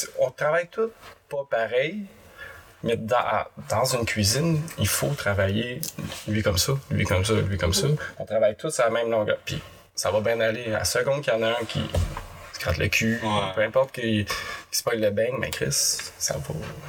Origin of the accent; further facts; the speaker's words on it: Quebec, Canada; toujours dans le même coin à Repentigny, vu que je viens de la Nourdière. Fait que j'ai toujours resté dans ce coin-là. Déménagé à Montréal. De Montréal, je me suis séparé, revenu à l'Assomption